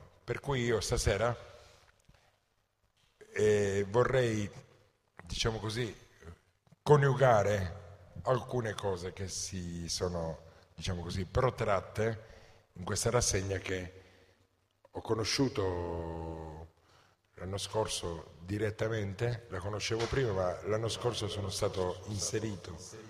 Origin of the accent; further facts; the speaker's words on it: Nicosia, Sicily, Italy; Io invece sono di Nicosia in Sicilia.